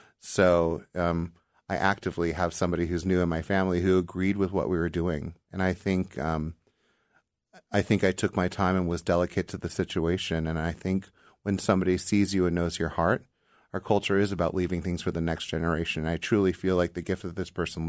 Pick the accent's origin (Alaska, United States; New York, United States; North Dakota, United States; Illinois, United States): Alaska, United States; Sitka; I grew up in Sitka.